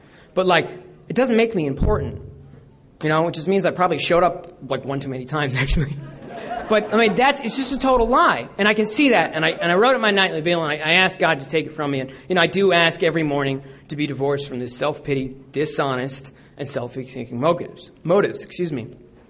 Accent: New York, United States; also born or lived in Keene; I grew up in New York. I'm from Keene, but I grew up in New York.

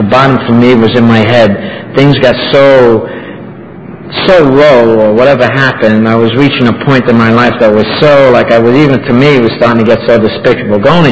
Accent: New York, United States; like when I was growing up in New York, I had, well, they might have been illegal aspirations, but they were aspirations anyway.

